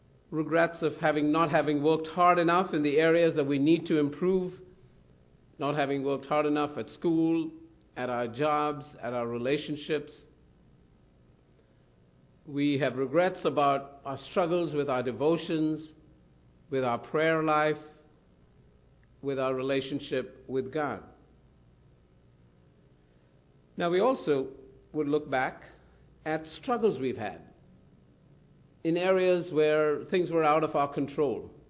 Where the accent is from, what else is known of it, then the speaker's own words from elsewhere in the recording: Chicago, Illinois, United States; when I go to India and tell people that I'm from Chicago, they always are amazed that I'm alive still.